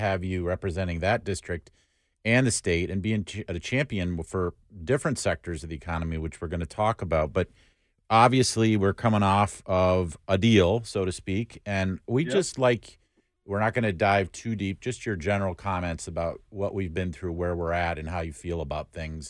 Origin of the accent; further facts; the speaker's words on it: Marquette, Michigan, United States; Now, while I'm from Marquette and partial to Senator McBroom's 38th, which is most of the UP